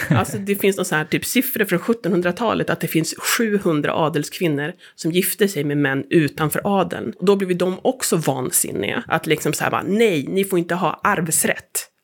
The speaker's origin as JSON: {"language": "Swedish", "town": "Gothenburg", "region": "Västra Götaland County", "country": "Sweden", "said": "Jag kommer ju från Göteborg"}